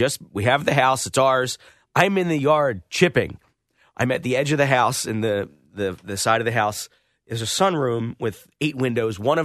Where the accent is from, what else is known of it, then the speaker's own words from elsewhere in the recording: Northeast, United States; I grew up in the Northeast, and a twin had a small yard, whatever.